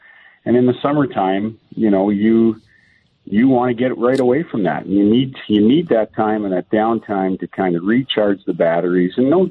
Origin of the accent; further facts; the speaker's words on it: Hornepayne, Ontario, Canada; I mean, I grew up in Horn Pain in Northern Ontario, so I was in a fishing boat before I probably could walk.